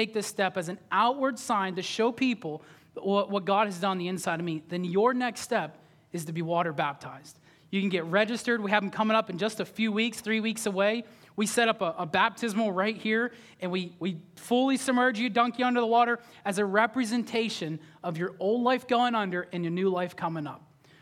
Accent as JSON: {"language": "English", "country": "United States", "tie": "born or raised there", "said": "I thought I knew for 25 years because I grew up in America and I'd been to church before."}